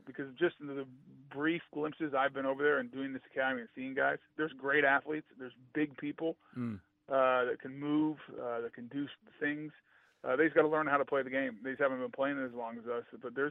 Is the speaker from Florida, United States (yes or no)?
no; Colorado, United States; I'm going to say John Elway because he's my favorite ever growing up in Colorado and then getting to play with him in the Pro Bowl.